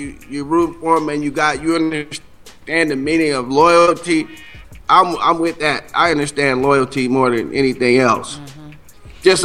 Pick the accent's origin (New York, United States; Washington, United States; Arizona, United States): Washington, United States; Seattle; Oh, yeah, ladies and gentlemen, to your audience, I'm from Seattle, Washington.